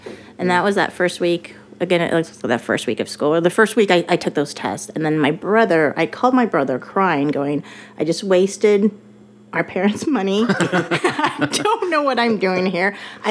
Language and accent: English; Loveland, Colorado, United States; I am not. I'm from Colorado.